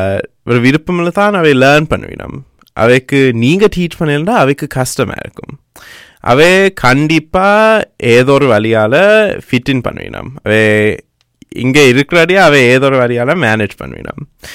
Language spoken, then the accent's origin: Tamil; Sri Lanka; நான் ஸ்ரீலங்கன்றே ஸ்ரீலங்கன் சொன்னேன்